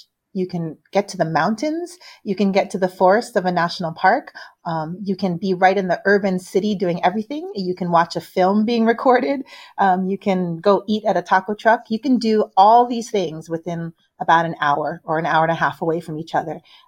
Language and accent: English; California, United States; I was born and raised in California.